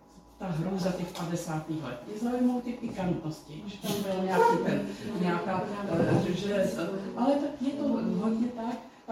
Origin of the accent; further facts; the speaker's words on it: Moravia, Czechia; protože pocházím z Moravy